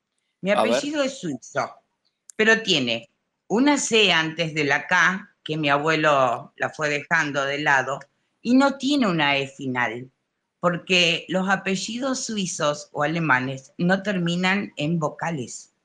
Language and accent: Spanish; Santa Fe, Argentina; ahora es prácticamente un barrio de Rafaela ya, un barrio de casas quintas, ha crecido mucho, no es más mi pueblo de la infancia